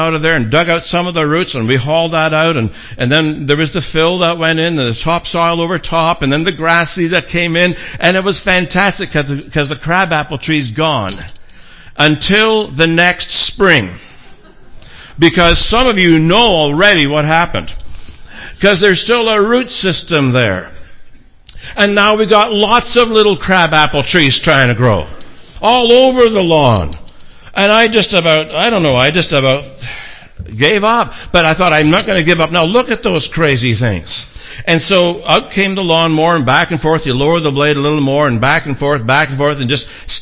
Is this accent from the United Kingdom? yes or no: yes; Scotland, United Kingdom; While being a Scotsman and knowing that the branches were growing up near the hydro tree and near the hydro line